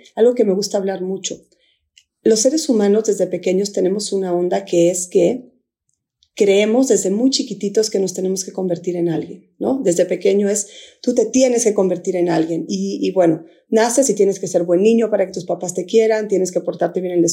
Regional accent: Guatemala; qué emoción que lo estoy diciendo aquí en Guatemala con tres volcanes enfrente de mí, ¿no? Por ejemplo, yo estoy aquí en mi tierra

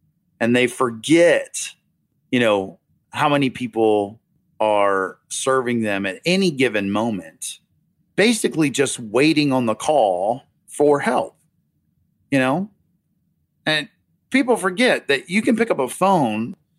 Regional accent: North Carolina, United States; North Carolina.

